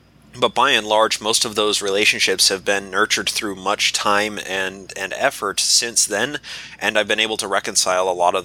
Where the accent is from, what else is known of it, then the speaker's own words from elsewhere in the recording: Utah, United States; oh, where are you from? And I would say Utah, and instantly they get a smile on their face, and oh, are you a member?